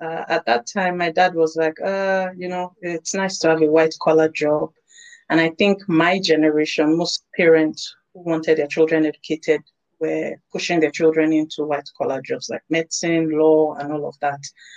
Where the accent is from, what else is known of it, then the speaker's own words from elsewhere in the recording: Lagos, Nigeria; I come from a very large family. I grew up in Lagos, Nigeria. Born here, bred here, trained here, work here. So yeah, I grew up in Nigeria